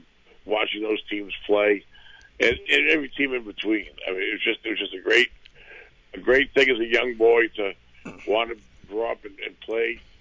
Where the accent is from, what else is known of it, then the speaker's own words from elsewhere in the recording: Peabody, United States; So growing up in Peabody and being a part of the culture of not I mean, not just the football, the athletics as a whole.